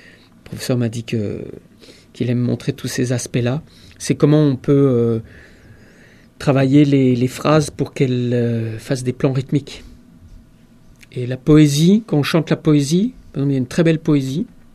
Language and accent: French; France; Moi, je suis français, je suis pas né en Inde, culture française